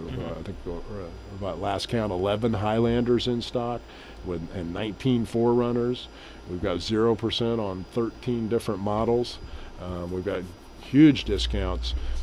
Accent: Tulsa, Oklahoma, United States; now in Bartlesville, United States; I grew up in Tulsa, and, you know, I played basketball

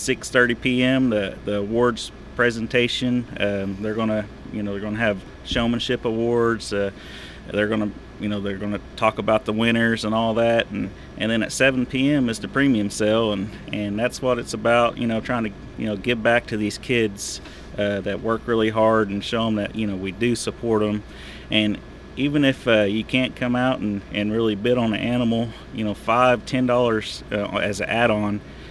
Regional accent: Sallisaw, Oklahoma, United States; I'm originally from Sallisaw, Oklahoma area in Sequoia County.

